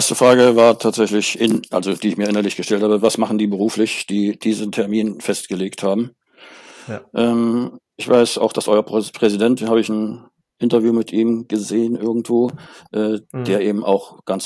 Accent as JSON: {"language": "German", "town": "Altenburg", "region": "Thuringia", "country": "Germany", "tie": "born or raised there", "said": "ich stamme gebürtig aus Thüringen, bin also in Altenburg geboren und aufgewachsen und zur Schule gegangen. Das lag zu DDR-Zeiten im damaligen Bezirk Leipzig"}